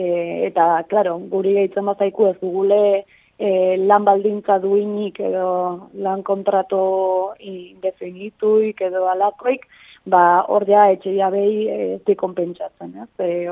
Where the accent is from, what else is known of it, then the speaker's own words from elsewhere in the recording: Lekaroz, Navarre, Spain; ni Lekauzkoa naiz